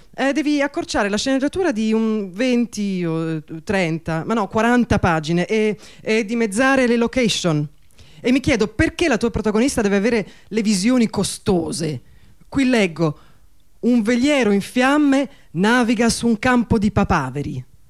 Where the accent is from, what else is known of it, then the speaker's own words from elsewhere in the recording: Lecco, Lombardy, Italy; born there; also born or lived in Rome; sono tedesca di origini, però sono nata a Lecco, quindi sono brianzola di origine, cioè non di origine, insomma, di adozione, e poi sono diventata romana per molti anni, ho fatto il centro sperimentale anch'io, e poi sono diventata sarda di adozione